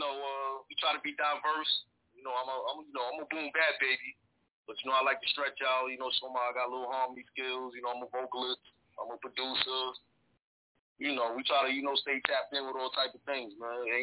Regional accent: Elizabeth City, North Carolina, United States; born there; Yeah, I was born in Elizabeth City, North Carolina, man.

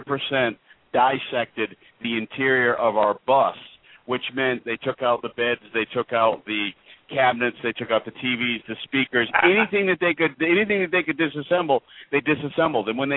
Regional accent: Northeast, United States; I'm from the Northeast and I used to go to Canada all the time.

